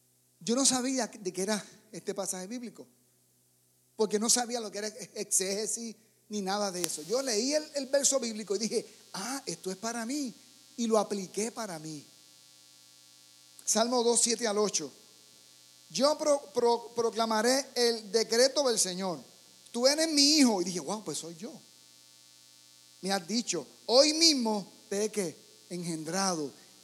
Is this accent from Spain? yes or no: no; Puerto Rico; El miedo me lo quitaron a golpes en el barrio donde me crié, en Puerto Rico.